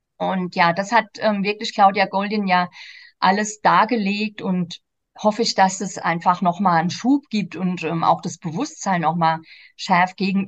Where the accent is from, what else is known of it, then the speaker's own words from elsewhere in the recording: Aschaffenburg, Bavaria, Germany; aber ich komme ja auch aus Aschaffenburg und wir haben noch den Spessart